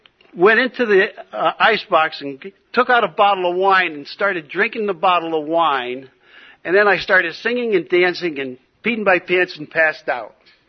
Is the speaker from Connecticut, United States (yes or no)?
yes; Connecticut, United States; born there; But I was born in Connecticut, and I was born in Connecticut in 1944, and I grew up in an Irish family.